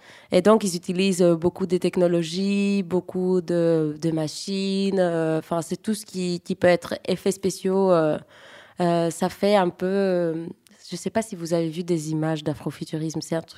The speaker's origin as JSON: {"language": "French", "country": "Greece", "tie": "born or raised there", "said": "moi, j'ai grandi en Grèce"}